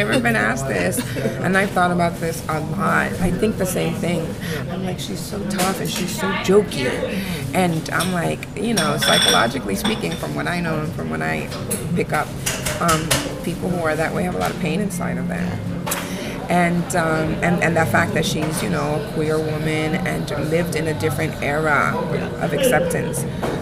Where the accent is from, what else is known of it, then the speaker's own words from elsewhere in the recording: Los Angeles, California, United States; I grew up in South Central, and you know, East LA is like a whole other different planet to me, because it was very Black and Latino in South Central